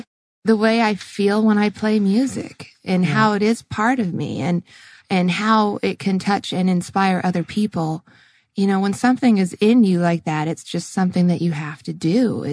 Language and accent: English; British Columbia, Canada; now in United States; I grew up in Canada, in British Columbia. You know, because I had family and stuff in Oklahoma, I decided to go to college, you know, in the States.